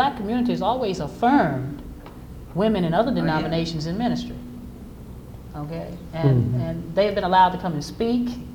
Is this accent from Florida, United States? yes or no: no; Virginia, United States; Now, I grew up in Virginia, and that's completely different in Virginia.